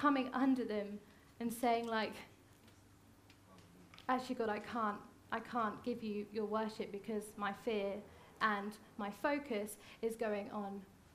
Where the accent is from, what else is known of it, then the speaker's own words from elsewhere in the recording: United Kingdom; but we're British. We don't do that because we're British.